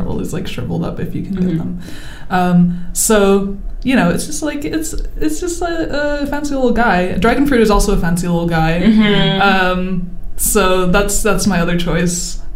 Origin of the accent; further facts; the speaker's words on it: Hong Kong; also born or lived in Singapore; I mean, I grew up in Hong Kong. And like Singapore and stuff